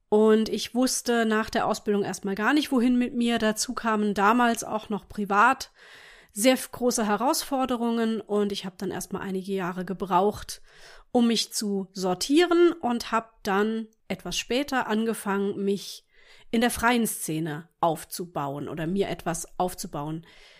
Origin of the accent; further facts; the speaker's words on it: Neustadt an der Weinstraße, Rhineland-Palatinate, Germany; Ich bin in Neustadt an der Weinstraße aufgewachsen, eine kleine Stadt in der Pfalz, wobei so klein ist sie, glaube ich, inzwischen gar nicht mehr.